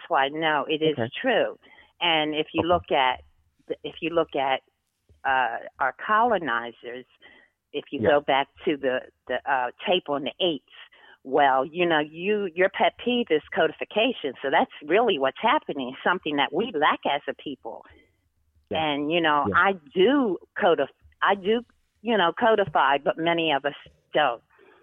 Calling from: New Jersey, United States; I'm calling from New Jersey. This is

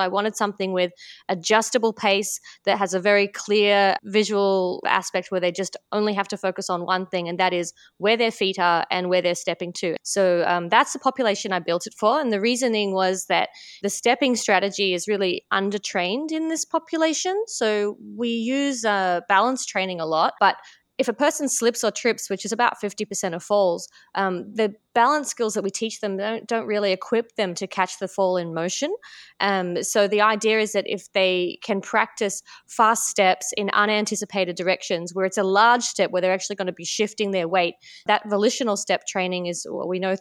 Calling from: Brisbane, Queensland, Australia; It's 10 past 8 on Wednesday, the 4th of July in Brisbane, Australia.

